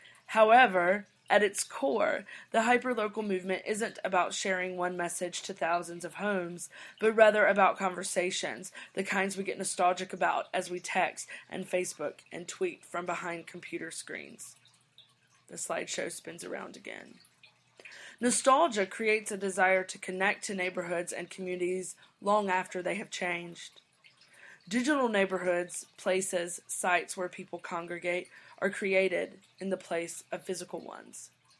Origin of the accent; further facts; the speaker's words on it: Mobile, Alabama, United States; And the third is a cafe restaurant in my hometown of Mobile, Alabama.